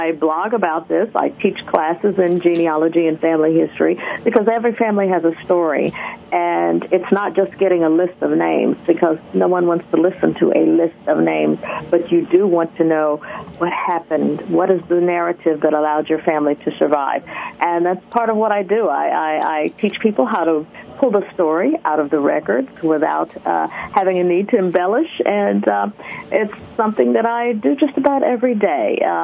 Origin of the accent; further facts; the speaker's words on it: Arkansas, United States; but I bet you've heard of our most famous resident, Judge Parker, the hanging judge, and but that's my hometown, second largest city, believe it or not, in the state